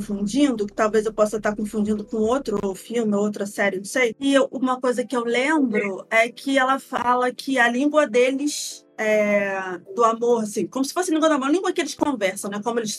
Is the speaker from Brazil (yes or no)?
no; Germany; Eu sou alemã.